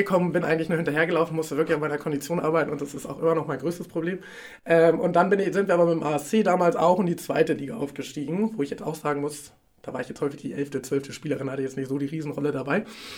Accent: Schleswig-Holstein, Germany; ich bin in Aschenberg aufgewachsen und bei TSV Plön habe ich meine Jugend gespielt und bin dann für meine Ausbildung und mein Abi nach Kiel gezogen

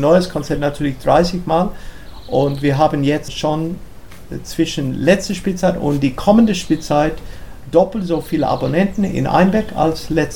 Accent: Australia; first language English; German is a second language; Es war eine Lieblingsgeschichte von mir als Kind in Australien. Ich kannte es nur auf Englisch.

